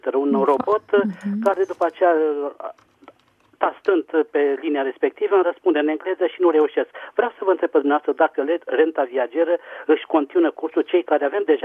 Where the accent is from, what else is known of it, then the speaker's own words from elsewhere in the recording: Bucharest, Romania; sunt din București